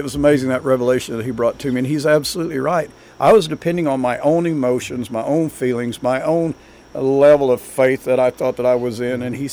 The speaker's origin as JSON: {"language": "English", "town": "Barnsdall", "region": "Oklahoma", "country": "United States", "tie": "born or raised there", "said": "I grew up in Barnsdall. I have a lot of good friends in Barnsdall, a lot of good memories, a lot of hard times in Barnstall."}